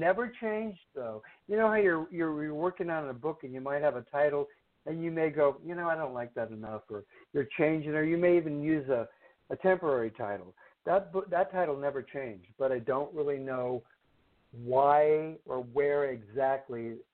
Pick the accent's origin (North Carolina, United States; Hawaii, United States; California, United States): California, United States; Petaluma; And where I grew up in Petaluma, when we played them in football, those were usually the biggest guys.